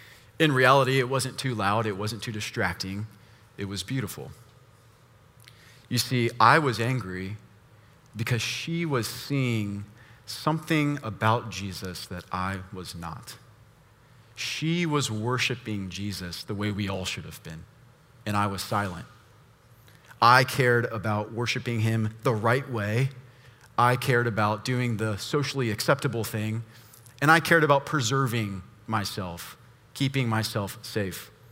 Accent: Montgomery, Alabama, United States; When I was a young boy growing up in Montgomery, Alabama, I loved going to Sunday school.

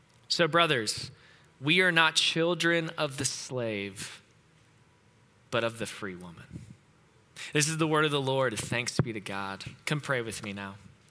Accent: Tennessee, United States; I'm from East Tennessee. We went to the beach mostly in the summer, not to Colorado

